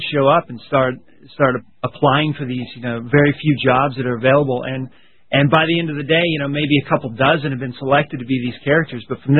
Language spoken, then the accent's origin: English; Orlando, Florida, United States; but I grew up in Orlando.